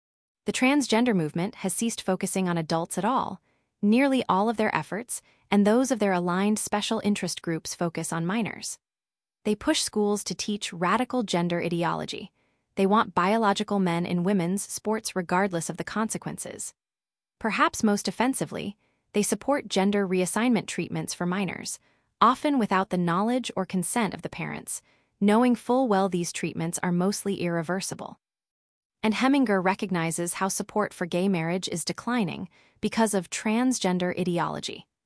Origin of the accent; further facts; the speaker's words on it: New York City, New York, United States; Growing up in New York City in the 1990s, I heard nonstop jokes about gay priests and Boy Scout troop leaders abusing kids.